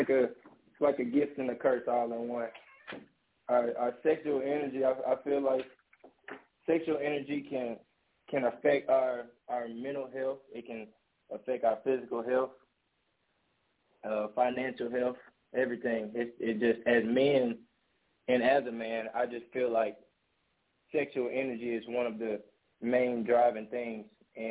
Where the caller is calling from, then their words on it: Nashville, Tennessee, United States; I'm calling from Nashville, Tennessee.